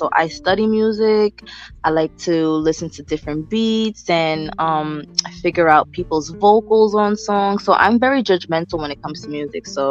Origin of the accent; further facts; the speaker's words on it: New York City, New York, United States; Well, I am from the Bronx, New York. I'm born and raised in the Bronx. I was actually born in Albert Einstein Hospital, so I am from the Bronx all my life.